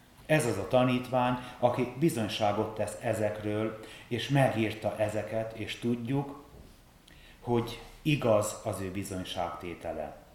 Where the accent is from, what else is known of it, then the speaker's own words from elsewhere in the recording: Hungary; Ezen a napon megerősödhetünk abban, hogy magyarok vagyunk, egy olyan nemzet tagjai, amelynek már a puszta megmaradása is hős tett több mint egy évezrede.